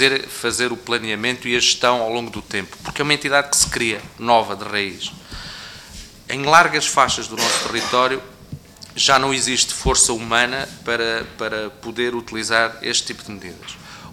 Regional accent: Mação, Santarém, Portugal; Eu venho do município de Maçal, é um município que tem 40 mil hectares. São 80 mil propriedades.

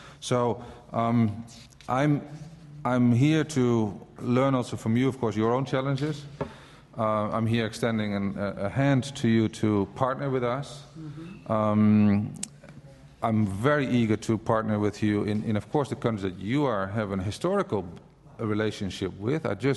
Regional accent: Senegal; I came from Senegal, West Africa.

